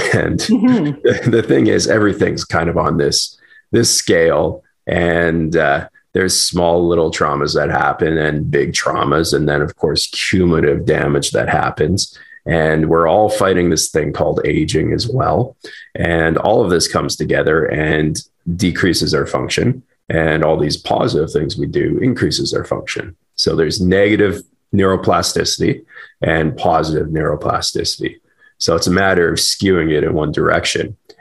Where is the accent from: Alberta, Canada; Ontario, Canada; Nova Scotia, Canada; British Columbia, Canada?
Alberta, Canada; also born or lived in Australia / Japan; I'm originally from Alberta, Canada, and I'm back in Alberta now.